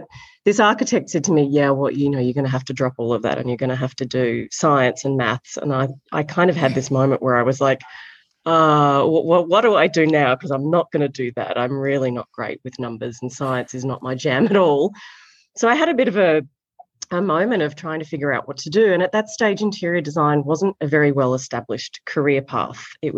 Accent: Australia; But when I was growing up in Australia at that age and that time, I thought I wanted to be an architect, actually.

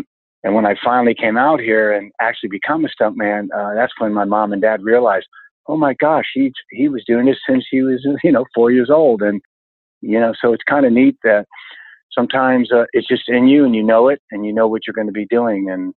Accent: South Plainfield, New Jersey, United States; moved away as an adult; now in California, United States; Well, I'm originally from South Plainfield, New Jersey, and I graduated from high school. And 2 weeks later, I came out to California with $52 and two suitcases

